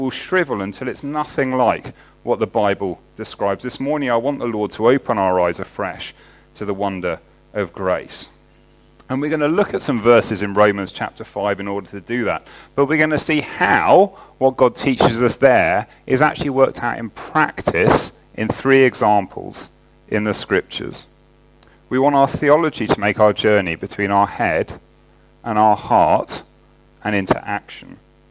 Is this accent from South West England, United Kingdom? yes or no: no; East of England, United Kingdom; Now, I've lived in the West Country since I was a student, but I grew up in Hertfordshire, just north of London, which meant that summer holidays, half terms and so on, were always regular trips into London to see the sights.